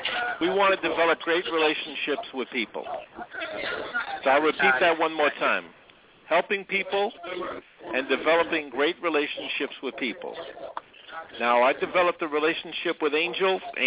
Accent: New York, United States; starting with my home state, New York

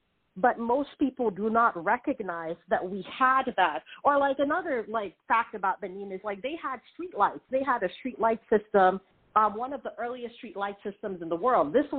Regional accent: Sierra Leone; moved away; growing up in Sierra Leone, like my dad was basically an amateur historian.

